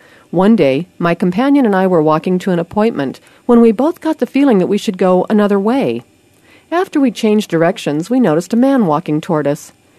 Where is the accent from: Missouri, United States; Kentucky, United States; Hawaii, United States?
Hawaii, United States; Growing up in Hawaii, I had many friends from different countries, Japan, China, Korea, Samoa, Tonga, and the Philippines.